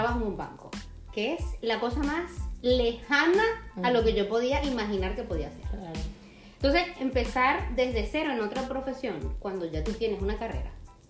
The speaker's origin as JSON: {"language": "Spanish", "country": "Venezuela", "moved": "yes", "said": "yo vengo de Venezuela"}